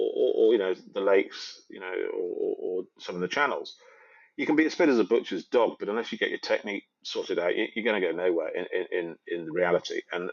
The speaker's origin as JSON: {"language": "English", "region": "Yorkshire and the Humber", "country": "United Kingdom", "tie": "born or raised there", "said": "I grew up in the Yorkshire Dales and, you know, we mucked around in rivers"}